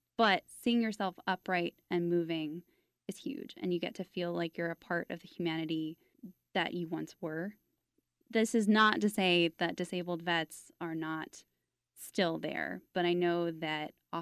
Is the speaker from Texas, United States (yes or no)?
yes; Fort Worth, Texas, United States; I grew up in Fort Worth, so I understand the philanthropy.